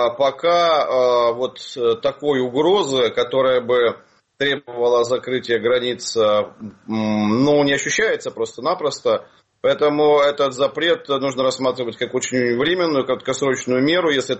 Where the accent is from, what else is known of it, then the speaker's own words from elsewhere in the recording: Khabarovsk, Khabarovsk Krai, Russia; born there; Я сам дальневосточник, родился в Хабаровске, заканчивал Благовещенский государственный педагогический университет. Собственно, Благовещенск остается местом моего жительства и сегодня